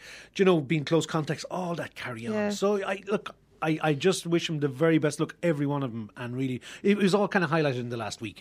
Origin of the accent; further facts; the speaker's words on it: Munster, Ireland; I'm from North Riding.